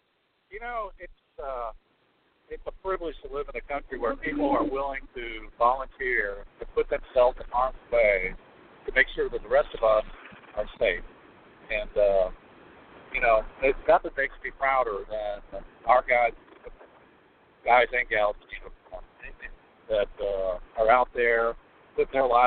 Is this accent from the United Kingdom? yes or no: no; Troy, Michigan, United States; I'm from Troy, Michigan.